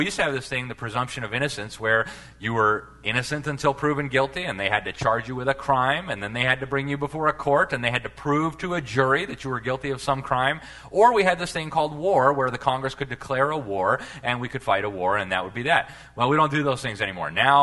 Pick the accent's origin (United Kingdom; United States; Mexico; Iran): Mexico; And you know, I grew up in Mexico. They have total gun control down there.